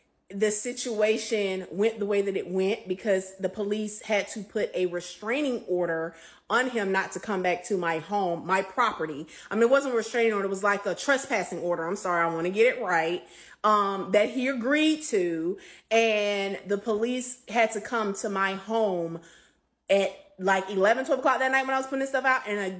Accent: Philadelphia, Pennsylvania, United States; I'm from Philly

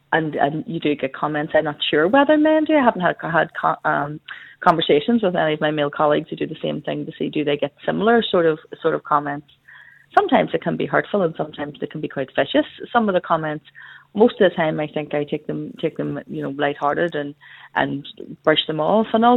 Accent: Belfast, Northern Ireland, United Kingdom; accent: Belfast; I get comments on my accent, I'm very Belfast

